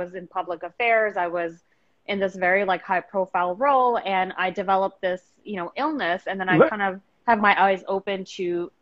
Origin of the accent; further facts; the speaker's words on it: New York, United States; being a Muslim, being a New Yorker, having grown up during 9/11.